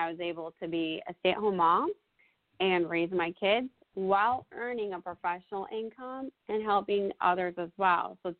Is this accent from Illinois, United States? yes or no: yes; Chicago, Illinois, United States; now in Wilmington, United States; And originally from Chicago, suburbs of Chicago.